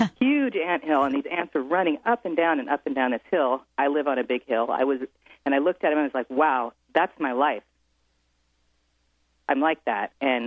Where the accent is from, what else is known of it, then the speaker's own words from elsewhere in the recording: Edmonds, Washington, United States; now in San Francisco, United States; living in the suburbs in San Francisco here, just like where I grew up in Edmonds.